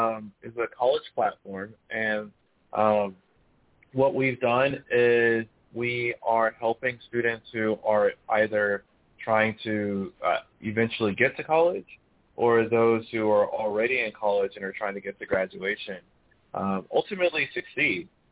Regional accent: Albany, Georgia, United States; I noticed that in my hometown of South Georgia, of Albany, Georgia, we were having many of the same issues.

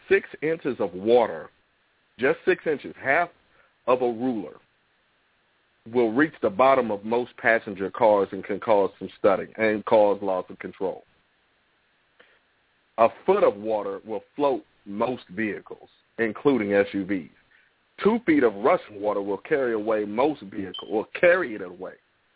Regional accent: New York City, New York, United States; I grew up in New York City. In New York City, you can't just turn on the water tap and expect to get clear water.

